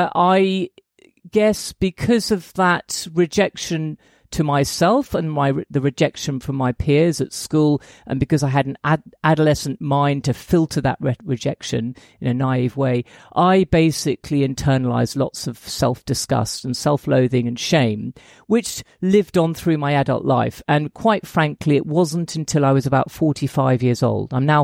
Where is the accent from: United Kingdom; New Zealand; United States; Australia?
United Kingdom; now in Tokyo, Japan; I'm British, clearly. I actually live in Tokyo